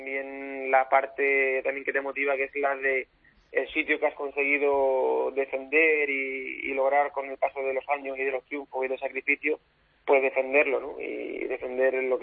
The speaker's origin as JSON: {"language": "Spanish", "region": "Extremadura", "country": "Spain", "said": "La verdad que es un cartel, para mí como extremeño, muy bonito"}